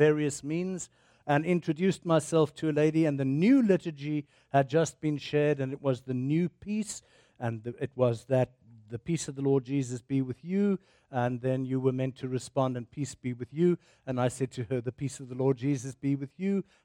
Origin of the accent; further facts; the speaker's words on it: South Africa; now in Canada; So I refer to myself now as Cans-African or Circadian, because I'm not sure whether I'm South African or Canadian.